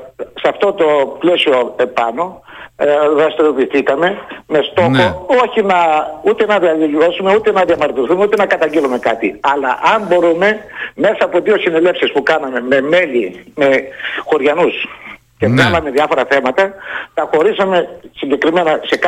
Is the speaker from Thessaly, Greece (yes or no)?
yes; Keramidi, Thessaly, Greece; Ναι, εγώ από το Κεραμίδι είμαι, κάτω από το Κεραμιδίου είμαι.